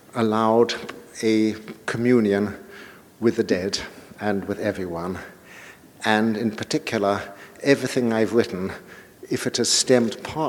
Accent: London, United Kingdom; when I grew up in London, libraries were my home and my education.

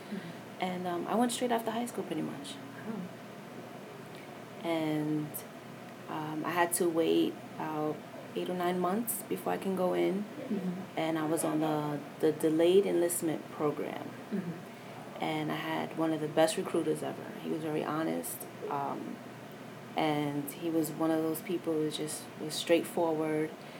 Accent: New York, United States; I'm from New York. I can handle it.

